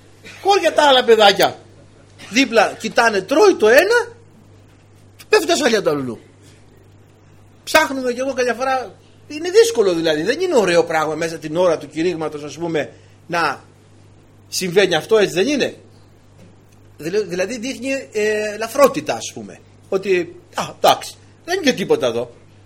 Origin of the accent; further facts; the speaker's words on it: Kalavryta, Western Greece, Greece; είναι και από το χωριό μου εκεί, τα Καλάβρητα